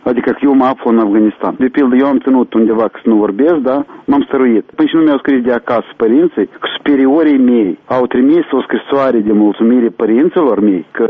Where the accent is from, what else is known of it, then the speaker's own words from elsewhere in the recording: Moldova; cred că am fost tratați ca națiune, ca moldoveni carne de tun